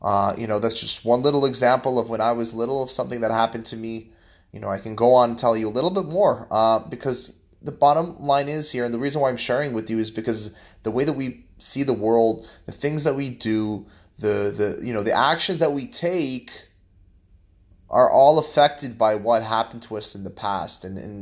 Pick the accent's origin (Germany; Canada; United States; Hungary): Canada; Vancouver, British Columbia; also born or lived in Toronto; I was born in Toronto, and I actually had moved to Vancouver, Canada. And in Vancouver, Canada, I lived there and I attended a Jewish day school. My parents are Russian immigrants from Russia who came to Canada